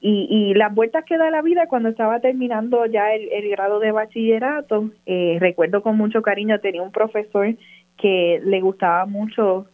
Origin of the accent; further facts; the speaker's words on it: Las Marías, Puerto Rico; Yo soy una jibarita que me crié en Las Marías, me crié entre vaquitas